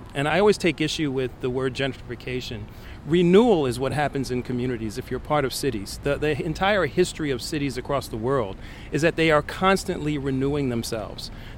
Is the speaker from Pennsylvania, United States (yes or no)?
yes; Philadelphia, Pennsylvania, United States; And as being a West Philadelphian, and everywhere I go, and the mayor's the same way, we grew up in West Philly, we identify as West Philly